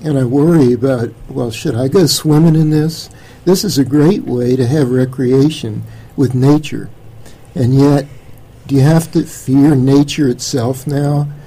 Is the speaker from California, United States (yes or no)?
no; Florida, United States; When I was a kid, and this goes back a ways, I grew up in Florida, and my dad used to take us to go swimming in crystal clear rivers.